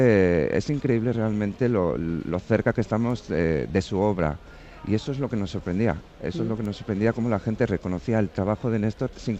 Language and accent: Spanish; Basque Country, Spain; nosotros como vascos que somos